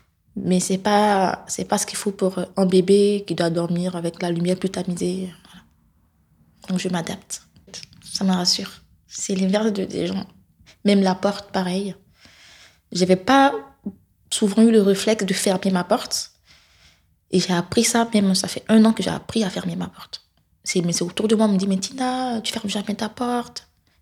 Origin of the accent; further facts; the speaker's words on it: Côte d’Ivoire; now in Lyon, France; Et moi, je viens de la Côte d'Ivoire.